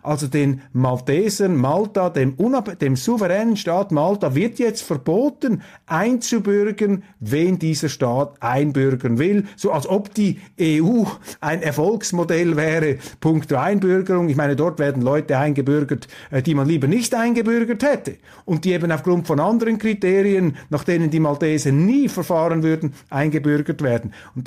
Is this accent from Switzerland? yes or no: yes; Switzerland; Als Schweizer passt mir das nicht, wenn andere Länder einfach in ein anderes einmarschieren.